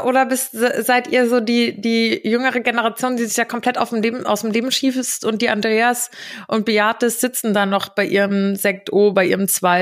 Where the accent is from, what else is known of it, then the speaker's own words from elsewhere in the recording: Giessen, Hesse, Germany; bei uns aus im Gießen, also in Hessen, da wo ich herkomme, da ist das auch voll brauchen. Alle meine Freunde machen das. Die treffen sich auf irgendeinem Kaff, weil ich meine, ich komme ja eher so aus der Stadt, aber drumherum gibt es ja tausende von Käffern.